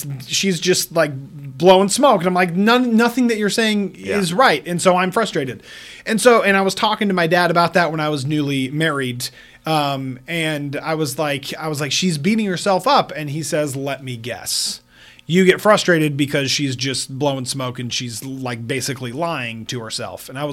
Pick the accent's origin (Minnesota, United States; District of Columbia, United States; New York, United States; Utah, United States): Utah, United States; He was from Liberty Hill, Texas, and I'm from Utah, right?